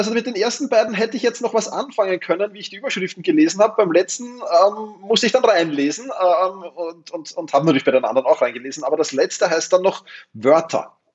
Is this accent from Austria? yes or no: yes; Austria; Als Österreicher